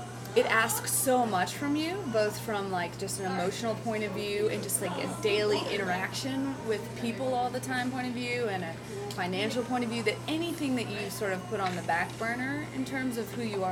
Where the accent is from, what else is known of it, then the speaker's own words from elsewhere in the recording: Mississippi, United States; And songs about growing up in Mississippi, that's always kind of been, you know, those images of that place has always been a theme.